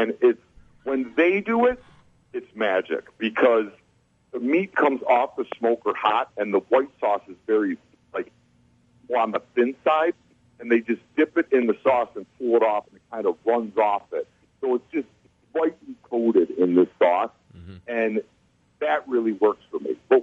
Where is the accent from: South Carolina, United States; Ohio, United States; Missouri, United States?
Ohio, United States; Cleveland; For me, I was born and raised in Cleveland.